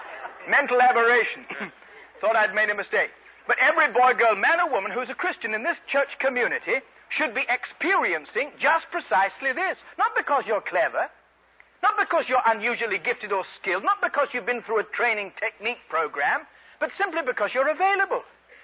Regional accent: England, United Kingdom

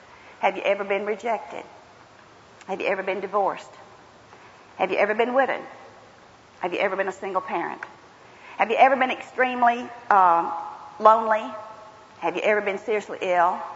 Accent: Georgia, United States; accent: Southern; I grew up in South Georgia. I don't know if y'all thought I had a twing twang or sing sang, but I'm Southern.

